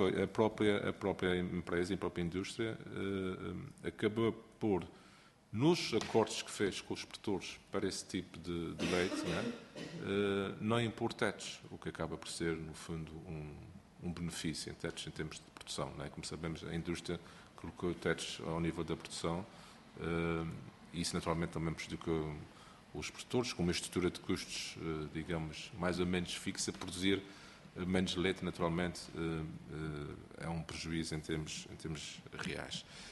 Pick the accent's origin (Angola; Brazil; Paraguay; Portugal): Portugal; Lagoa, Azores; é completamente diferente de produzir no Porto Formoso, ou na Lagoa, na minha terra natal.